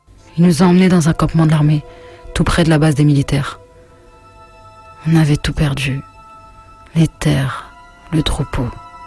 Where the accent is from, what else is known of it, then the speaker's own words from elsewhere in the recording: Tizi Ouzou Province, Algeria; born there; je suis née en 1940 près de Djoudjoura en Grande-Kabylie.